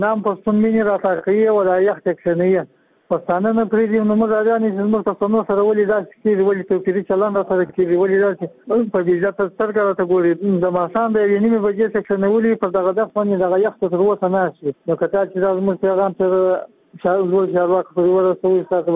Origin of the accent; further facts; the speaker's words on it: Kandahar, Afghanistan; now in Mazar-i-Sharif, Afghanistan; زه د کندهار اوسیدونکو یم